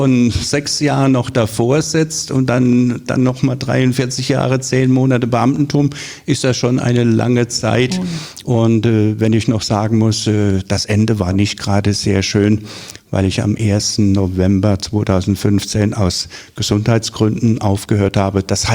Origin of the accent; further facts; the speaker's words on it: Rhineland-Palatinate, Germany; Ich komme aus der Pals. Ich komme aus der Pals, der liebe Gott erhalts. Nein, ich komme aus der Nähe von Neustadt an der Weinstraße.